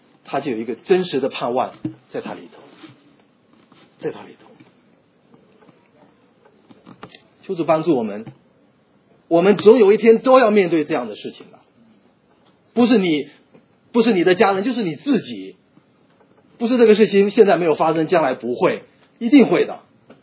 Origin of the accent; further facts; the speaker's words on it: China; 我们中国人对死亡是带着恐惧啊